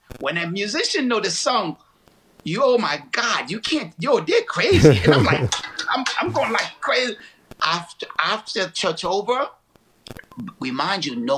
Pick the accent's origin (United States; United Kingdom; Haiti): Haiti; Because I grew up in Haiti